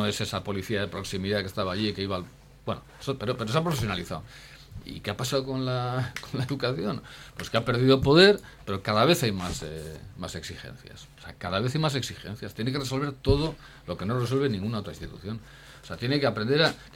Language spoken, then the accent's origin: Spanish; Basque Country, Spain; nuestra sociedad vasca, pues en algunos casos, por ejemplo, en mi pueblo